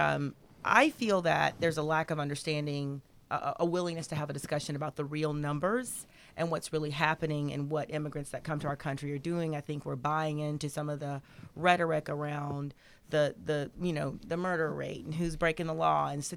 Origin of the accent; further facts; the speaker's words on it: Mississippi, United States; I'm a Southerner from the state of Mississippi, and I'm actually from a recruited group of people because I'm an African-American